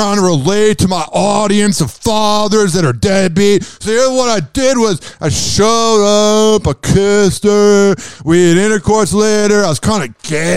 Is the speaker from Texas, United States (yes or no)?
no; Chicago, Illinois, United States; God, I'm part Chicago because I'm from Chicago, but I also have deep roots in North Carolina.